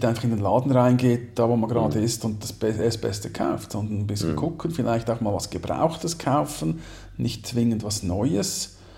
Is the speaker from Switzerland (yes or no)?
yes; Switzerland; Ich glaube nicht, dass es auf den Malediven schöner ist als bei uns in der Schweiz.